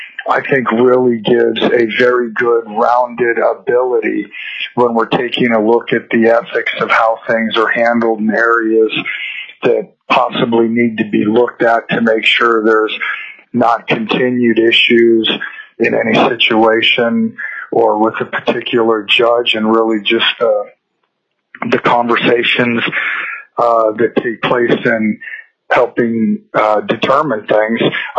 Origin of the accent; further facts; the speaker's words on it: Alaska, United States; So, born and raised in Alaska.